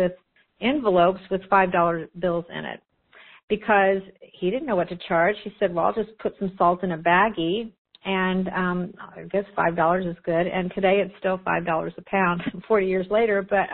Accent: Muncie, Indiana, United States; I was from Muncie, Indiana, and I'd never heard anything such of all these things.

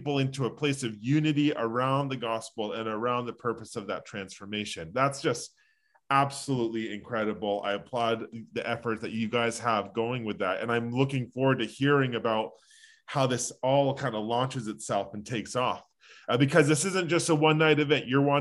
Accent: East Coast, United States; I'm from the East Coast. And so all I ever hear is that sort of thing.

